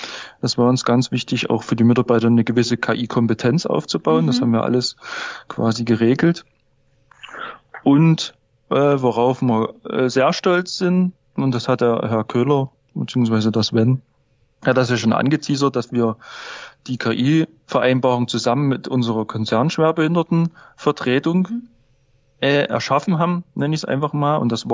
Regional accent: Saxony, Germany; accent: Saxon; ich muss immer mit meinem sächsischen Dialekt.

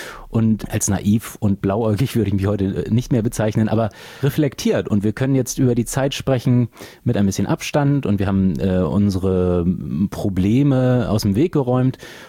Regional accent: Flensburg, Schleswig-Holstein, Germany; es ist sehr schön, sich hier oben wieder zu vernetzen in meiner alten Heimat Flensburg

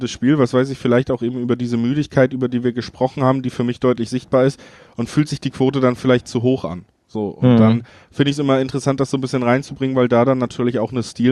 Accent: Cologne, North Rhine-Westphalia, Germany; ich komme ja selber aus Köln.

